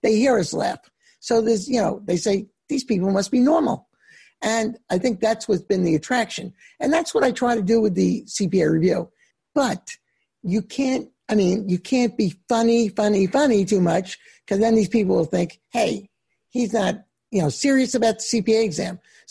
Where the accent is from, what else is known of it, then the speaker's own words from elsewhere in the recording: New York, United States; I'm from New York originally.